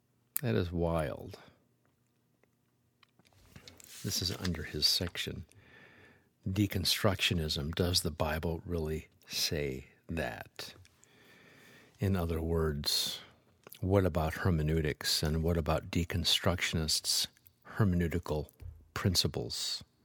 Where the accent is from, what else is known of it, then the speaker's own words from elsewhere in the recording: New England, United States; I realized what a New Englander I am, not with my accent, but my mentality.